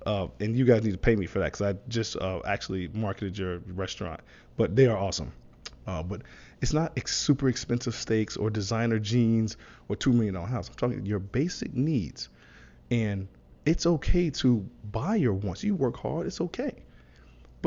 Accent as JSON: {"language": "English", "town": "Chicago", "region": "Illinois", "country": "United States", "lives_now": "Miami, United States", "said": "And I live South Florida. I'm in Miami a lot. I'm from Chicago."}